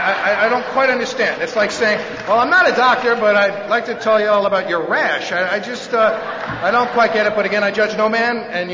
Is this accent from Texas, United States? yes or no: no; Bronx, New York, United States; I was brought up in the Bronx.